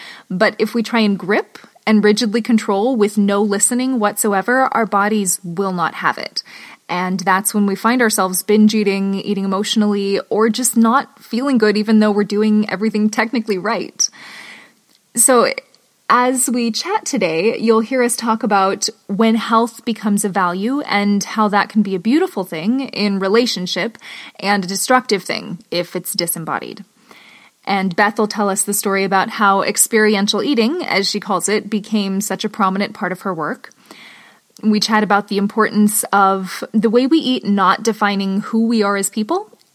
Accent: Alaska, United States; And I grew up in Alaska, and still I will take cozy blankets and hot tea over going out in the snow

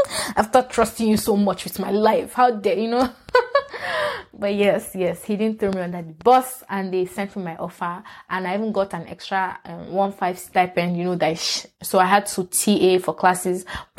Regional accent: Nigeria; I said, see, I'm Nigerian before I'm black. Oh, me, I don't understand this black.

